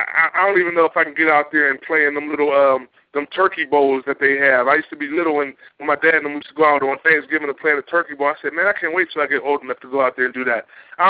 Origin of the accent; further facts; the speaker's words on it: Pittsburgh, Pennsylvania, United States; I'm born and raised in Pittsburgh, man. I'm going to be here for the rest of my life.